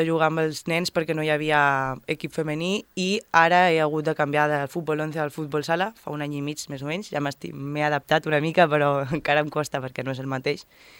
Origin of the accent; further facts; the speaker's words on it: Formentera, Balearic Islands, Spain; jo sóc de Formentera, però la meva família no.